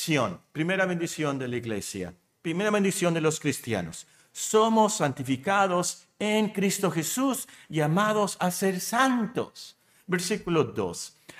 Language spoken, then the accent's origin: Spanish; Mexico; Pues nosotros somos México. Nosotros somos la patria México, nosotros somos el pueblo de México.